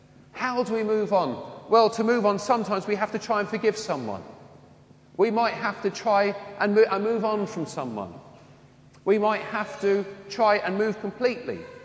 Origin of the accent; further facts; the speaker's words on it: Wembley, London, United Kingdom; because I'm from Wembley, it was like a school reunion.